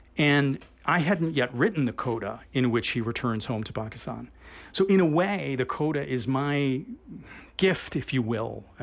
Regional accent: United States; at the end of the day, I am American.

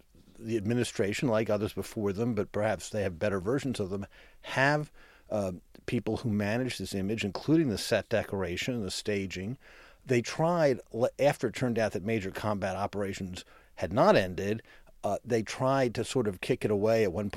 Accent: Washington, District of Columbia, United States; And I grew up in Washington, not in a political family, during the Kennedy and Johnson years

